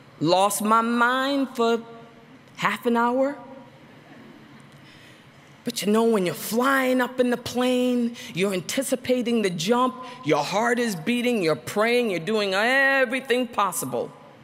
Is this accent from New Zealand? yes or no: no; Central Falls, Rhode Island, United States; You know, my testimony is one of poverty. You know, you heard I grew up in Central Falls, Rhode Island.